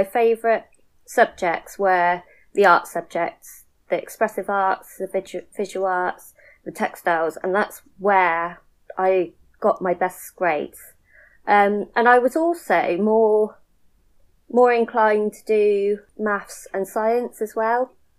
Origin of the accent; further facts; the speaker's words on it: Bridgwater, South West England, United Kingdom; also born or lived in Bristol; I grew up in Bridgewater, and the only other place I have lived is Bristol, and that was only for a few years. I grew up on the south side of Bridgewater, and I went to the Somerset Bridge School